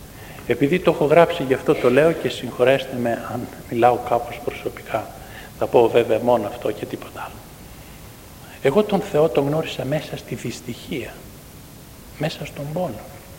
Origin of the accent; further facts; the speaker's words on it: Athens, Attica, Greece; Μεγαλώσαμε στην Αθήνα και ήμασταν 6 αδέλφια.